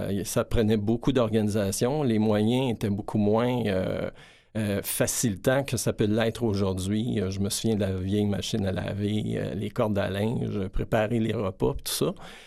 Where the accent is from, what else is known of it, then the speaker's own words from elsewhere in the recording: Montreal, Quebec, Canada; Moi, je suis originaire de Montréal. J'ai vécu mon enfance à Montréal. Oui, comme vous l'avez dit, je suis originaire d'une famille de 9 enfants. Je suis l'avant-dernier. On était 3 garçons, 6 filles.